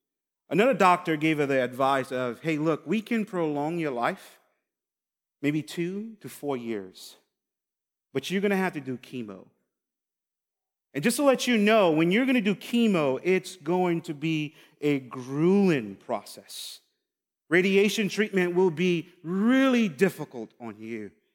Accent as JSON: {"language": "English", "country": "St. Lucia", "tie": "born or raised there", "said": "I grew up in St. Lucia, and there are other Caribbean islands around us."}